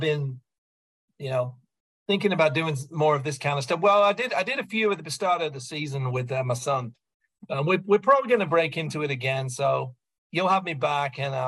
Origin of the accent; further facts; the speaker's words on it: Charlotte, North Carolina, United States; born there; which is obviously my birthplace, so I'll take a special interest in that one.